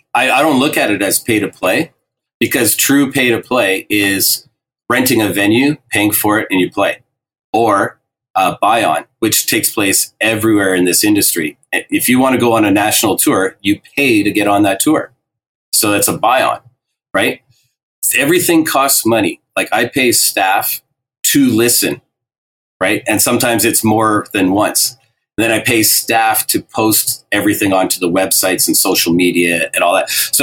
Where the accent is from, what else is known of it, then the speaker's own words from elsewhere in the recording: Alberta, Canada; Twitter, I'm from Alberta.